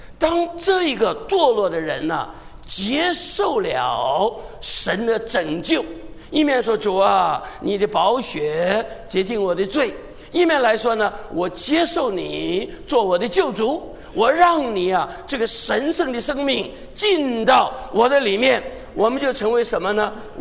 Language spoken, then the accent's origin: Chinese; China; 我们中国人有句话叫做什么？